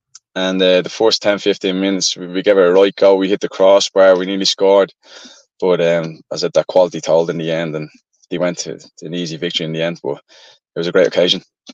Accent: Tallaght, Leinster, Ireland; I'm from Talla

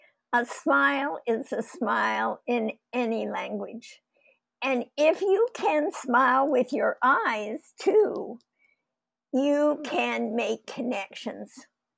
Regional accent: Canada; I was in no mood to get up and say, oh, yes … from Canada, but it was too late.

